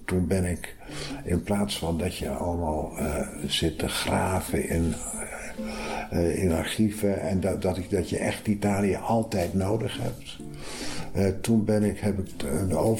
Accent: Groningen, Netherlands; now in Amsterdam, Netherlands; Ik kom heel reusachtig uit Groningen. Ja, ik had nooit gedacht dat ik daar weg zou gaan.

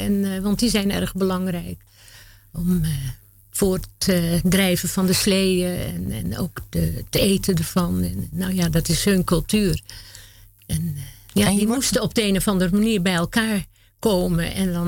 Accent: Amsterdam, North Holland, Netherlands; also born or lived in Schoorl; Maar ik heb wel mijn hele jeugd in Betondorp doorgebracht.

